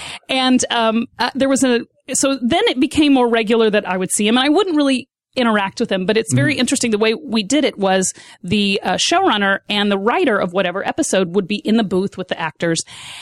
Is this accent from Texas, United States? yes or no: yes; Fort Worth, Texas, United States; Yes, I am from Fort Worth.